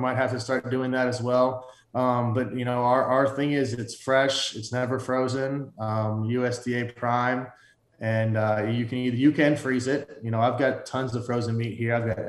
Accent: Indiana, United States; I was in from Indiana, so I'm in Big Ten, Notre Dame country. I didn't have a clue where Vandy was.

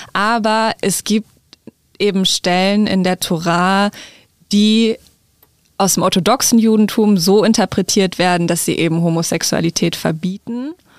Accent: Hanover, Lower Saxony, Germany; Ich komme aus Hannover ursprünglich und habe da nichts gefunden.

